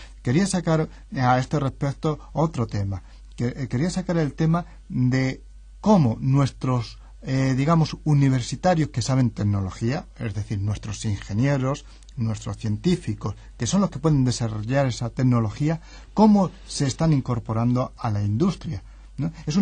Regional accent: Castilla-La Mancha, Spain; aunque soy manchego, el mar siempre me ha traído

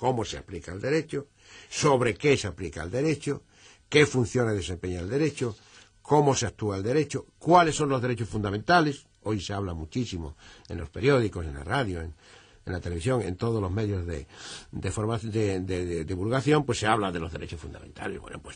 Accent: Spain; lo acataré con muchísimo gusto como español que soy

